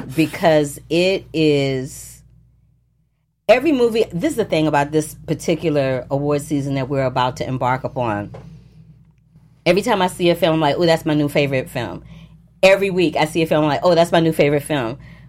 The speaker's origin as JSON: {"language": "English", "town": "St. Louis", "region": "Missouri", "country": "United States", "said": "Now, for me, I'm from St. Louis, Missouri."}